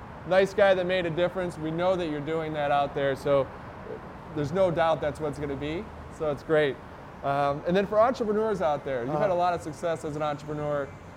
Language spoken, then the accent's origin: English; Detroit, Michigan, United States; I love it that you mentioned Henry Ford, because I'm from Detroit, so it's always nice to have someone from Detroit in there.